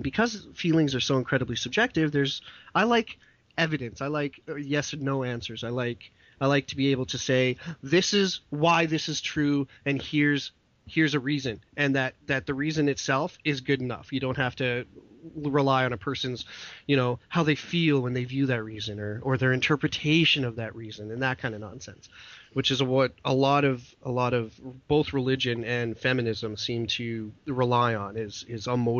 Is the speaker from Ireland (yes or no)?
no; Western Canada, Canada; I'm born and raised in Western Canada.